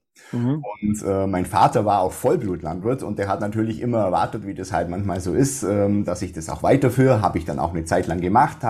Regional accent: Baden-Württemberg, Germany; accent: Swabian; Ursprünglich komme ich ja aus dem Dialekt, auch aus dem Schwäbischen, hört man bestimmt noch ein bisschen raus.

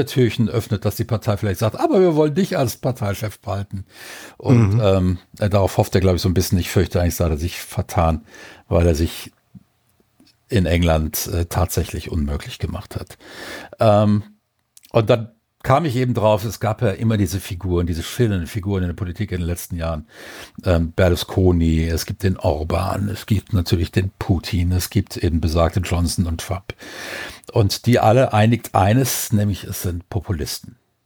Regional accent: Mettmann, North Rhine-Westphalia, Germany; also born or lived in Düsseldorf; Ich bin ja in Düsseldorf geboren, in Mettmann groß geworden, das ist ja nicht so weit weg

